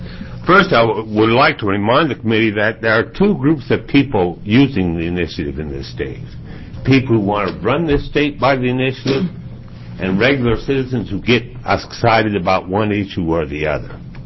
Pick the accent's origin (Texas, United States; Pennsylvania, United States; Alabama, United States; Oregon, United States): Oregon, United States; I find it a scandal that I grew up in Oregon, had 3 degrees from the University of Oregon, and had to teach myself that story.